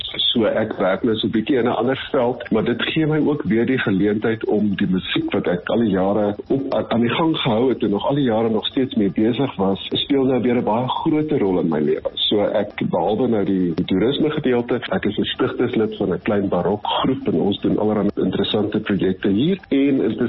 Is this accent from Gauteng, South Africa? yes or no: no; Bloemfontein, Free State, South Africa; moved away; Ek bly nie op die oomblik in Suid-Afrika nie, maar ek kom van Bloemfontein af en ek het gestudeer in die Vrystaat Universiteit.